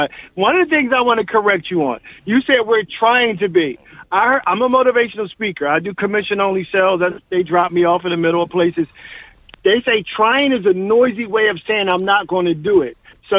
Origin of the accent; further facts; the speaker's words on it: Philadelphia, Pennsylvania, United States; My mother used to work in a medical facility in the middle of the projects where I grew up in East Falls